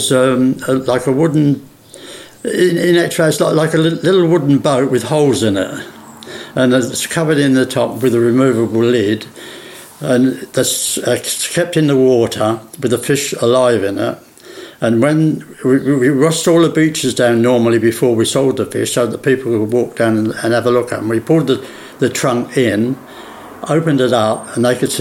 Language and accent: English; Maldon, East of England, United Kingdom; born there; I was born in Malden at 18 The Hythe was the address. It's just opposite the Queen's Head, down North Street.